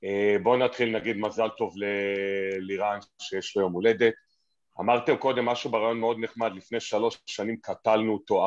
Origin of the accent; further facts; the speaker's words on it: Haifa, Haifa District, Israel; לא, אנחנו לא קרייתים, גדלנו באדר. לחיות באדר בשנות ה-70 הראשונות